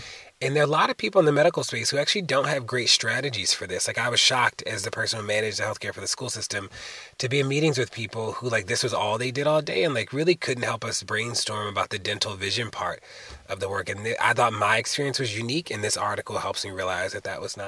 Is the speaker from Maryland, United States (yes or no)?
yes; Baltimore, Maryland, United States; And, you know, the dental profession actually began in Baltimore, my hometown, and the place that I live in.